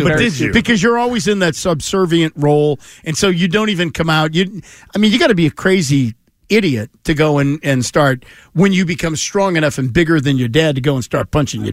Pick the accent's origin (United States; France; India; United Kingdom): United States; Lynn, Massachusetts; I grew up in Lynn. Lynn was safe in those days. You could go anywhere you want.